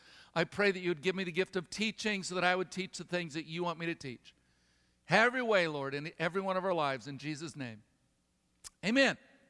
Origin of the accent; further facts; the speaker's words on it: United States; I mean, I'm an American.